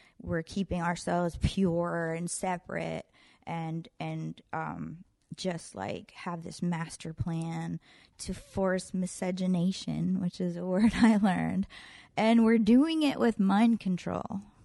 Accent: New Hampshire, United States; I'm just some girl that barely leaves her apartment. I grew up in New Hampshire. I'm not religious. I wasn't bar mitzvahed.

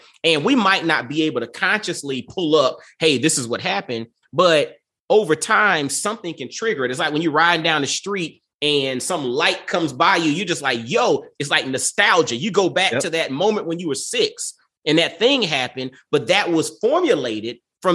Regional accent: Augusta, Georgia, United States; You know, I grew up in Augusta, Georgia. You grew up in New York City.

